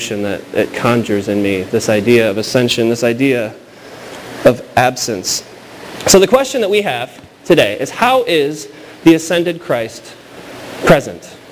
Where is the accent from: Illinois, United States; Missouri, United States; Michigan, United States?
Illinois, United States; Rockford; I grew up in Rockford, Illinois, but my best friend moved to California while I was away